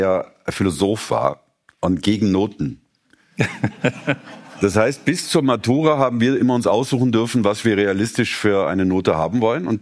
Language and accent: German; Germany; in Deutschland, da wo ich aufgewachsen bin